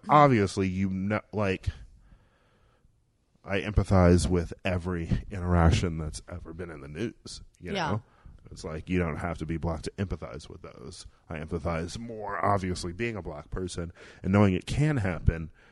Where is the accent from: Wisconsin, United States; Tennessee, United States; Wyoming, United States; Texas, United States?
Wisconsin, United States; Milwaukee; And I grew up in Milwaukee, Wisconsin.